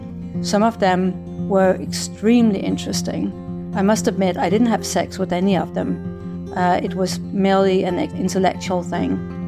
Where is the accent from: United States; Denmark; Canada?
Denmark; Copenhagen, Capital Region of Denmark; because I'm from Copenhagen, Denmark